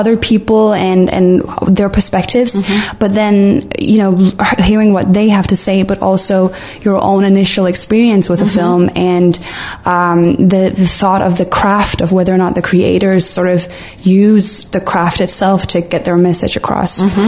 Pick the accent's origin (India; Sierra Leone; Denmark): Denmark; Copenhagen, Capital Region of Denmark; Yeah, so I'm from Copenhagen